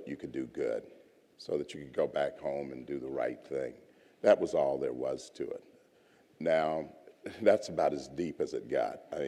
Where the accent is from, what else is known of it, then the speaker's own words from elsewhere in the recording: Savannah, Georgia, United States; I'm from Savannah, Georgia.